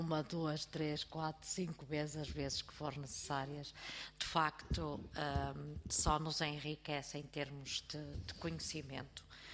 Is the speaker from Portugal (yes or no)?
yes; interior, Portugal; numa região como de onde eu sou oriunda, que é o interior do país